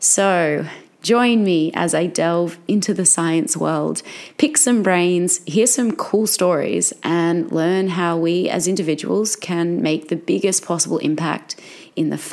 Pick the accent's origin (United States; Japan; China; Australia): Australia; I'm an Aussie actress, a voiceover artist, and an environmental master's student.